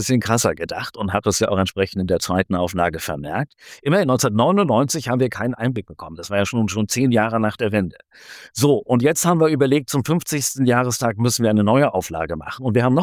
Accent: Hanover, Lower Saxony, Germany; born there; Meine Familie kommt aus Halle und Leipzig. Meine Eltern sind geflüchtet. Ich bin als Flüchtlingskind in Hannover geboren, 1959.

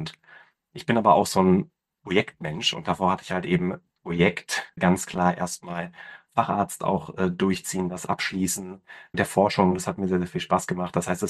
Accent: Berlin, Germany; born there; bin geboren in Berlin, habe mein Medizinstudium in Göttingen gemacht und bin dann an die Medizinische Hochschule Hannover gegangen.

